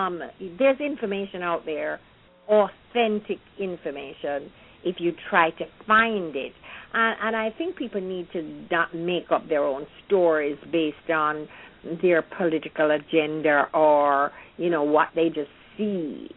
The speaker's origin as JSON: {"language": "English", "country": "Jamaica", "tie": "born or raised there", "lives_now": "United States", "said": "I had a wonderful upbringing in Jamaica, and I'm so grateful I was born and raised there. And I came to the United States in the days of Camelot, you know, late 50s"}